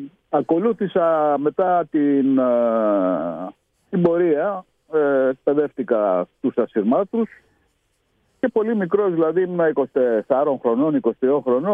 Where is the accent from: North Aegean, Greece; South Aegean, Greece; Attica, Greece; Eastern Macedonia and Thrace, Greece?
North Aegean, Greece; Arethousa; Βέβαια, είμαι από την Ικαρία και τα παιδικά μου χρόνια ήταν εκεί.